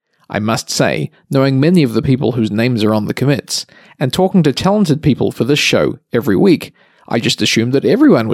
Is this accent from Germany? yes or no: no; New Zealand; As a New Zealander traveling around the world, it's always been interesting to hear the international touch points.